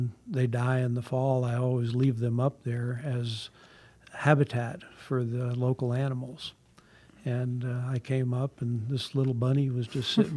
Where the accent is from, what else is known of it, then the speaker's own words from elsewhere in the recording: New Jersey, United States; You know, I grew up in New Jersey around the hustle and bustle, and where we lived was considered out in the country then, but still it's just so busy and there are so many people.